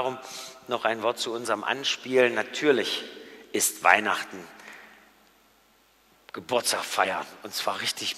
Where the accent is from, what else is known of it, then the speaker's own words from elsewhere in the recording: Saxony, Germany; meine Mama, ja, und meine Oma, wir kommen aus dem Erzgebirge.